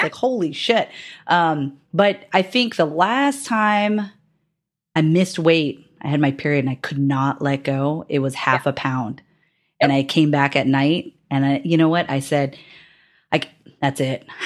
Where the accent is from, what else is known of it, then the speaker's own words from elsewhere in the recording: Hawaii, United States; also born or lived in California; because I grew up half of my life in California and then the other half back in Hawaii. But I'm from Hawaii originally.